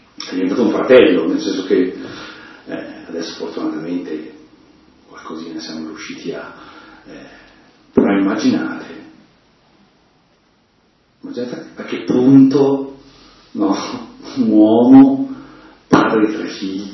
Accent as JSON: {"language": "Italian", "region": "Lombardy", "country": "Italy", "said": "in modo particolare da lombardi"}